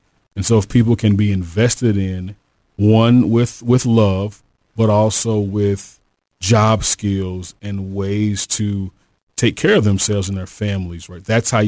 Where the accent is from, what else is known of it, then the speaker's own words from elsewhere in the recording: St. Louis, Missouri, United States; I am born and raised in St. Louis in North City, and so grew up acquainted with the great need of the city and also the great divides that exist in our city.